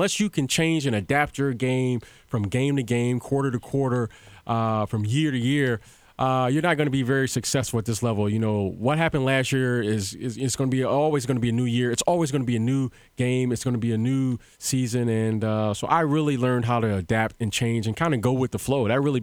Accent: Detroit, Michigan, United States; You know, growing up in Detroit, I had opportunity to watch Isaiah Thomas early.

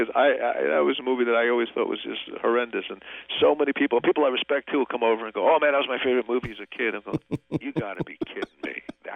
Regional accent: New York, United States; I grew up in New York, and to me, San Francisco was like New York, just a little cleaner and more polite.

